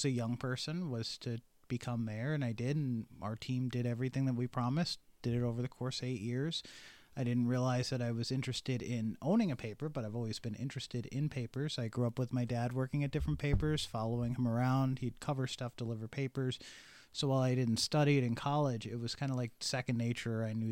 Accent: Middleburg, United States; Part of it was I spent 8 years as the mayor of my hometown up in Middleburg

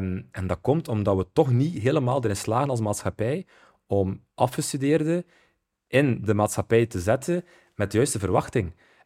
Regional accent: West Flanders, Belgium; Ik ben opgegroeid in Zuidwest-Vlaanderen, waar het motto vooral is, blijf doorwerken, ook al als je mentaal niet zo goed voelt.

